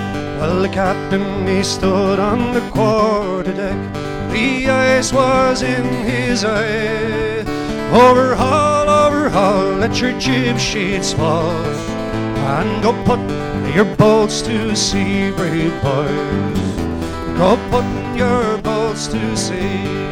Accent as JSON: {"language": "English", "country": "Ireland", "said": "Being Irish, though, I have to find something depressing about it."}